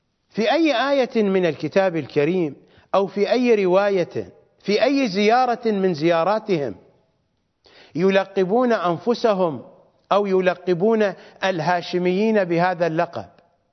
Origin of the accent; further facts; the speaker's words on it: Iraq; بالضبط مثل ما عندنا في العراق مختار المحلة أيام صدام